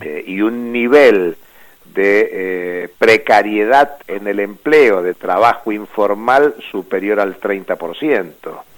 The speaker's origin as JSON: {"language": "Spanish", "country": "Argentina", "said": "Y como argentino digo que resulta triste ver cómo países latinoamericanos avalan en el G20 el fortalecimiento del Fondo Monetario"}